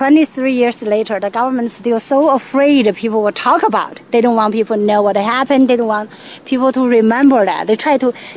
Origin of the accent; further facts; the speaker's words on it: China; You know, I'm from China. I know in China, the Orthodox philosophy.